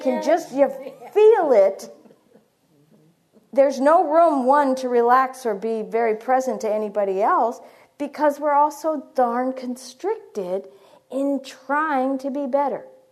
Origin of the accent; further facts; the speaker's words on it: Erie, Pennsylvania, United States; I'm from Erie, Pennsylvania, if you've ever heard of Joan Chittister or anybody like that.